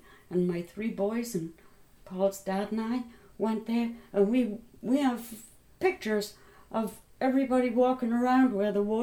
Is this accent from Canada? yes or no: no; United Kingdom; now in Germany; I said, no, I'm a British national. I'm a citizen. But I'm living in Germany.